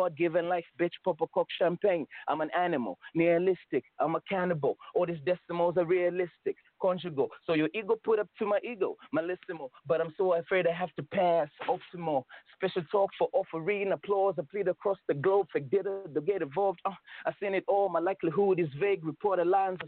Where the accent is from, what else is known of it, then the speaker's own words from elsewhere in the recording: Lusaka, Lusaka Province, Zambia; from Smash Entertainment, and I'm from Zambia, Lusaka.